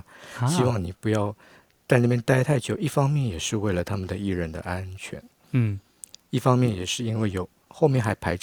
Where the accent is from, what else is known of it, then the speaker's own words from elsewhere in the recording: Taiwan; 我必须要告诉对方说，哦，我是台湾来的这样子。